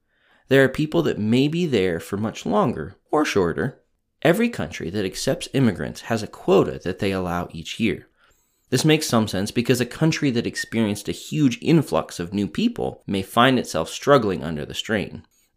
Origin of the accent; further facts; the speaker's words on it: Wichita, Kansas, United States; let me take a moment to talk about my hometown, Wichita, Kansas.